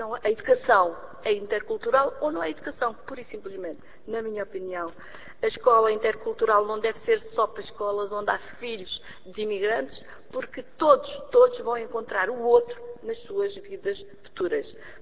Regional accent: Cape Verde; como sou natural de Cabo Verde, eu tenho uma terceira cultura, que é uma síntese das duas culturas que formataram a minha vida

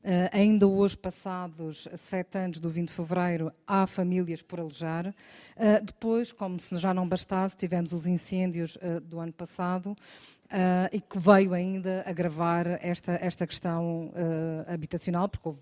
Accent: Funchal, Madeira, Portugal; Eu venho do Funchal, da região autónoma da Madeira.

